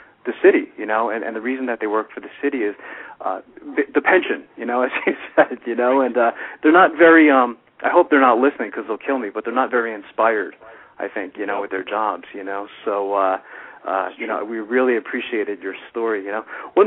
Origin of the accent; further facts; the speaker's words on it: Brooklyn, New York, United States; born there; Well, Don and I both have roots from Brooklyn as well. I was born in Brooklyn, Tom.